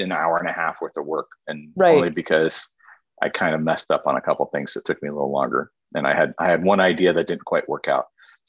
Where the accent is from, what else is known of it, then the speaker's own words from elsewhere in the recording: San Francisco, California, United States; Actually, I in San Francisco, growing up in San Francisco, we are constantly remodeling our apartments.